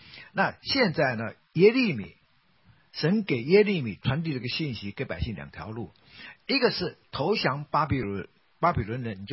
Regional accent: China; 然后第二个属灵的原则就是所谓的顺天者昌逆天者亡，我们中国人有这种观点。

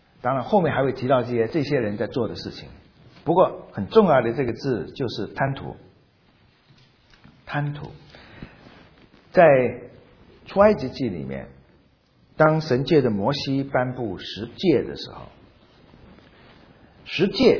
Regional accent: China; 我们中国人

